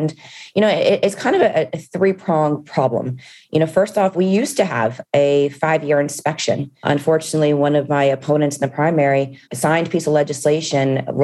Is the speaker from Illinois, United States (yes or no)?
no; Miami, Florida, United States; And I was born and raised in Miami.